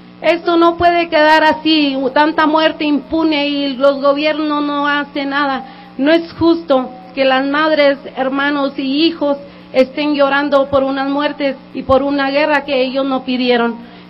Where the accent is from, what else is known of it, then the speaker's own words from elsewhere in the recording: Ciudad Juárez, Chihuahua, Mexico; vengo del Valle de Juárez, de Ciudad Juárez, Chihuahua, precisamente.